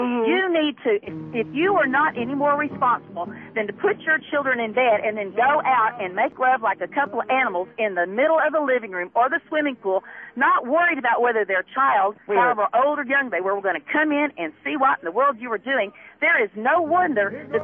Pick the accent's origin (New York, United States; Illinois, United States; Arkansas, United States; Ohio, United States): Arkansas, United States; also born or lived in California; And yes, I'm from Arkansas, and I don't treat black people the way you are demeaning them at this very moment right now.